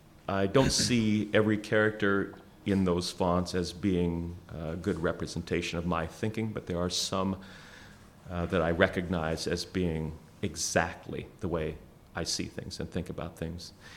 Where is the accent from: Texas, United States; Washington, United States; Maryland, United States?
Washington, United States; Tacoma; And I grew up in Tacoma, Washington, where I was born. And at the time, Tacoma had 3 military bases.